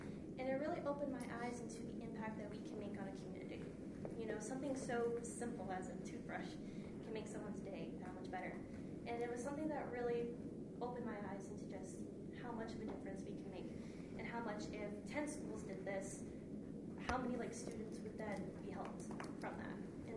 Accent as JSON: {"language": "English", "town": "Las Vegas", "region": "Nevada", "country": "United States", "said": "And I'm originally from Las Vegas, Nevada"}